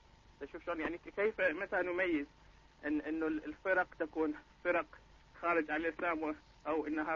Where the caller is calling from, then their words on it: London, United Kingdom; من إنجلترا ولندن.